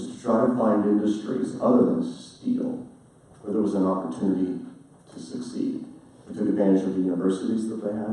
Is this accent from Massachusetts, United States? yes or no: no; Pittsburgh, Pennsylvania, United States; I grew up in Pittsburgh, PA, worked at a steel mill, and steel was the industry that drove Western Pennsylvania.